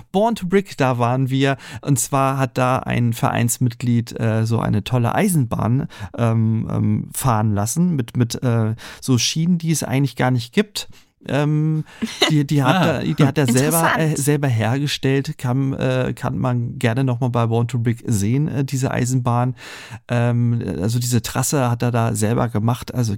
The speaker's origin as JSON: {"language": "German", "region": "Berlin", "country": "Germany", "said": "so ich bin ja sowieso schon hier als Berliner rechts und links gewohnt und mit Ellenbogen und auf der Füße gepette und so."}